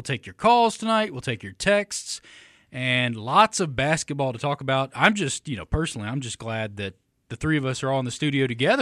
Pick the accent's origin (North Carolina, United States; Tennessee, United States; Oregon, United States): Tennessee, United States; Nashville; born there; I'm a Tennessee fan, born and bred. I was born in Nashville, Tennessee, had family that went to the University of Tennessee, Knoxville.